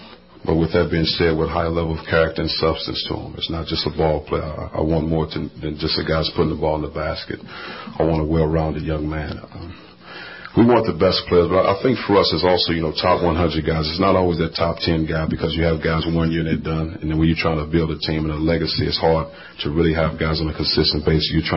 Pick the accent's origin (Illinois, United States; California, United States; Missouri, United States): Illinois, United States; East St. Louis; But growing up in East St. Louis, I think that's why one of the reasons why I'm standing here today